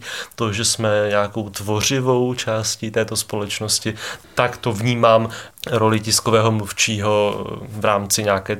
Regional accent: Hukvaldy, Moravian-Silesian Region, Czechia; moved away as an adult; also born or lived in Prague / Vienna; Pocházím tady z našeho kraje, pocházím z Frýdecko-Místecka, z Hukvald. Po maturitě jsem ale hranice tohoto kraje opustil.

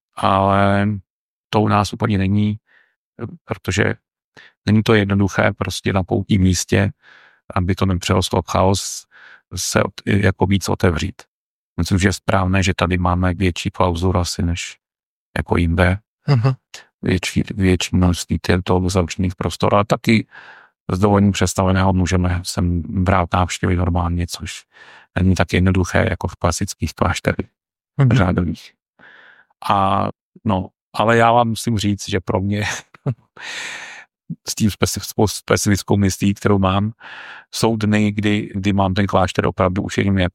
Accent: Písek, South Bohemian Region, Czechia; Pocházím totiž z Písku, takže jsem studoval tam, kde se to mělo blízko.

